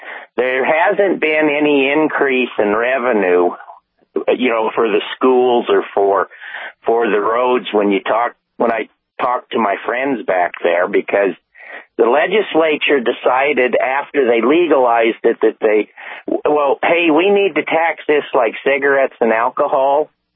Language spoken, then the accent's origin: English; Colorado, United States; I'm a native from Colorado